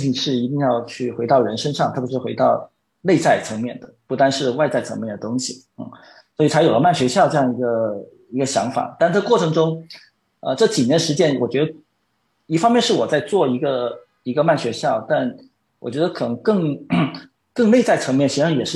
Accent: Jiangmen, Guangdong, China; 因为那时候我在广州，然后我老家在江门，两个地方隔得并不太远

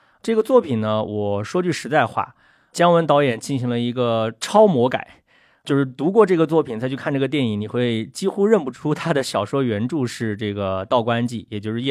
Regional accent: Yichang, Hubei, China; 对，我们湖北也用这个说法啊，因为我的老家在宜昌嘛。

